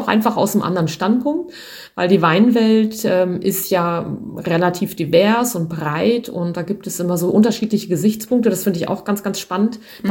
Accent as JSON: {"language": "German", "town": "Seesen", "region": "Lower Saxony", "country": "Germany", "tie": "born or raised there", "said": "ich wollte eigentlich unbedingt weg aus meiner Heimatstadt Seesen, weil das war mir alles zu klein und zu eng"}